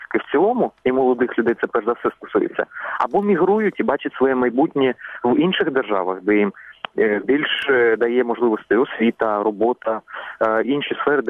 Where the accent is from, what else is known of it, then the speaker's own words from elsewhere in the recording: Horlivka, Donetsk Oblast, Ukraine; я сам з Горлівки, сходу українського промислового міста